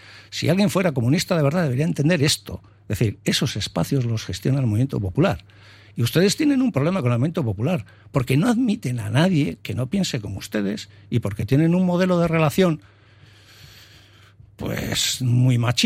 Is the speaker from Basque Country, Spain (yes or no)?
yes; Elgoibar, Basque Country, Spain; en el Góibar, por ejemplo, en mi pueblo, que tiene 11.000 habitantes, se han recogido 5.000 firmas porque se cierra el ambulatorio por las tardes.